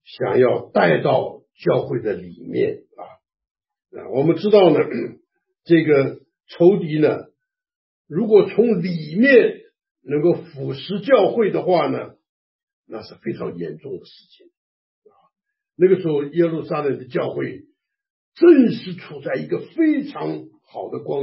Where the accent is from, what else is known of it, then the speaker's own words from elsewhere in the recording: China; 就像我们中国人为着面子的问题啊，看见别人都卖了来奉献